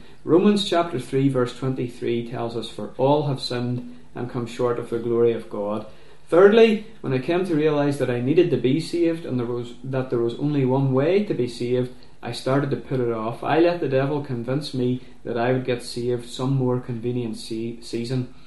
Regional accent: Londonderry, Northern Ireland, United Kingdom; now in Magherafelt, United Kingdom; I'm originally from Londonderry, but I now live just outside Macrofelt.

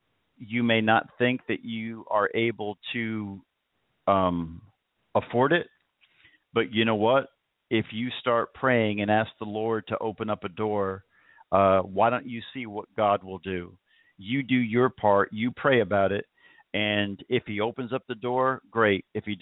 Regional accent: the North, United States; But I am from the North. I'm a Yankee and I can't speak slower.

